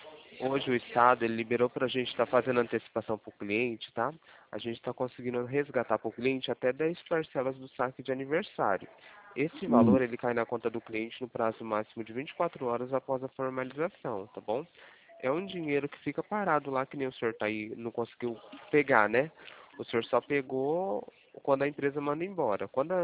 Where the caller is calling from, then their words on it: Presidente Prudente, São Paulo, Brazil; Eu falo aqui de Presidente Prudente.